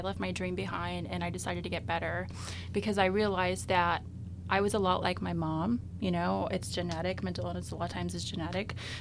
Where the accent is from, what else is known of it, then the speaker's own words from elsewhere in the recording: Southern United States, United States; And I grew up in the South, where you don't really talk about that kind of stuff